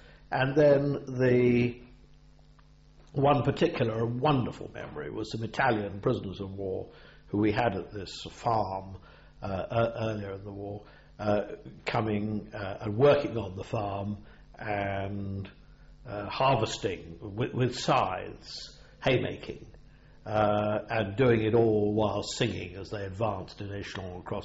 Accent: Winchmore Hill, London, United Kingdom; born there; I was born in Winchmore Hill in North London on the 11th of June 1934.

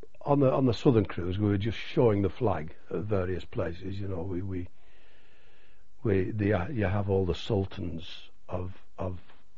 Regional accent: United Kingdom; we're British

